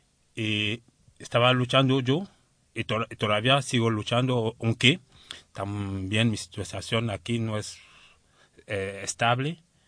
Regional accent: Cameroon; Spanish is a second language; pero en África eso no se acepta, particularmente en mi país, Camerún

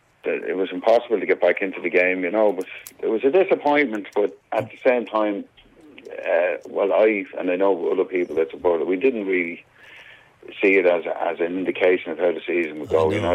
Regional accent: Dundalk, Leinster, Ireland; also born or lived in Newry; I was born in Newry, but my parents lived in Dundalk. But I lived in Dundalk for the formative years, as they say.

